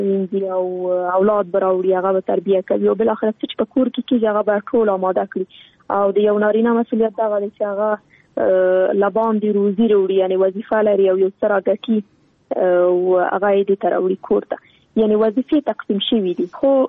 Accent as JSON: {"language": "Pashto", "country": "Afghanistan", "tie": "born or raised there"}